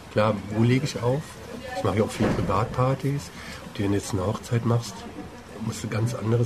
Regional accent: Berlin, Germany; now in Freiburg, Germany; Ja, ich bin aus Berlin. Lebe seit 3 Jahren in Freiburg, im Freiburger Umland

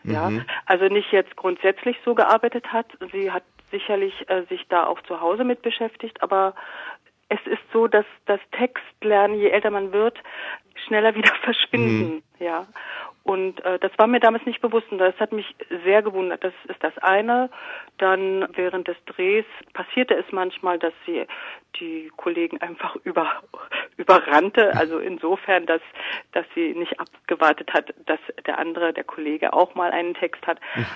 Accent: Potsdam, Brandenburg, Germany; also erstmal, ich komme ja aus Potsdam und bin ich erstmal hin und her geflogen.

